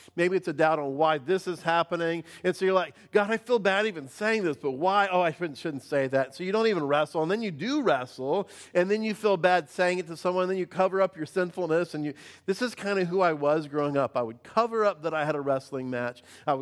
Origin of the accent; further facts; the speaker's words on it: the South, United States; because I grew up in the South and I had to dress up a little bit.